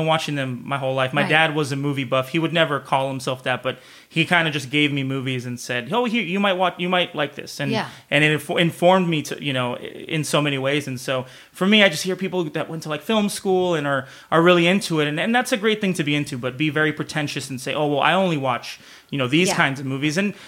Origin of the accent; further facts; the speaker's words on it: Los Angeles, California, United States; I grew up, I'm a kid from the San Fernando Valley.